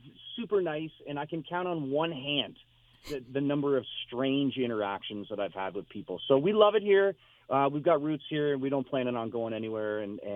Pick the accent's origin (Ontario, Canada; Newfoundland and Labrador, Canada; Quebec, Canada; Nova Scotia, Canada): Ontario, Canada; Niagara Falls; now in St. Catharines, Canada; I live in St. Catharines, Ontario. It's right next to Niagara Falls. I grew up in Niagara Falls. My whole family's in the Falls.